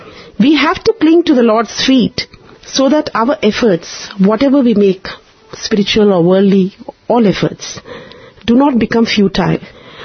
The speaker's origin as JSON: {"language": "English", "country": "India", "first_language": "Telugu", "second_language": "English", "said": "my mother tongue is Telugu, but I cannot write or speak the language in a fluent manner"}